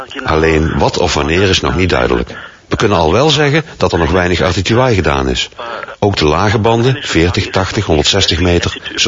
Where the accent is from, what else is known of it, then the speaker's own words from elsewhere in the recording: Bavaria, Germany; Dutch is a second language; Ik kom uit de buurt van München en ik ben 43 jaar